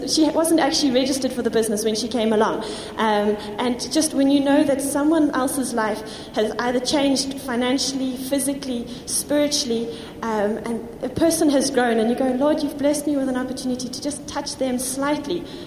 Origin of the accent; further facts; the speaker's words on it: Grahamstown, Eastern Cape, South Africa; and I come from Grahamstown in the Eastern Cape.